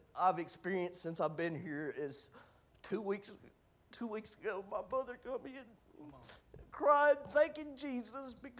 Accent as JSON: {"language": "English", "town": "Franklin", "region": "Tennessee", "country": "United States", "tie": "born or raised there", "also_born_or_lived": "New Bern", "said": "I was born in New Bern, North Carolina, May 27th, 1993. I'm 30 years old, but I grew up right down the road in Franklin, Tennessee."}